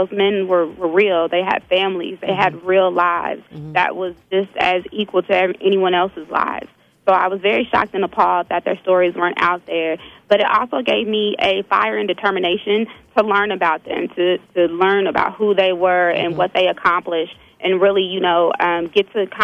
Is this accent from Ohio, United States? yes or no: yes; Dayton, Ohio, United States; I am from the Gem City, Dayton, Ohio, just a town away, and I am a junior here at Central State University.